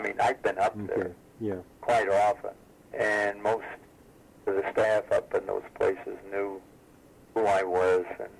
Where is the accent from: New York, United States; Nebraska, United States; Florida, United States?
Nebraska, United States; I'm from Nebraska.